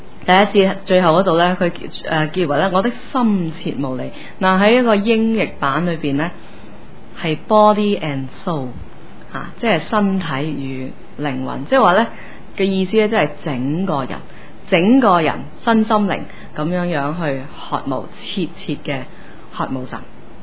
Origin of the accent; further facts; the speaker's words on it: China; 咁对于食咧，我哋中国人吓、都好有研究，好有心得噶